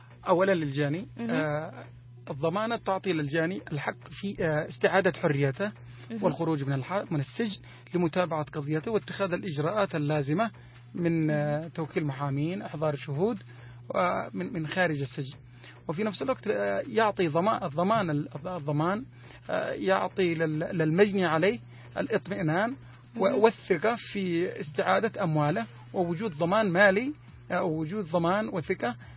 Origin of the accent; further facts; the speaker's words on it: Yemen; عندنا في اليمن للأسف الشديد غياب كبير جدا للوعي القانوني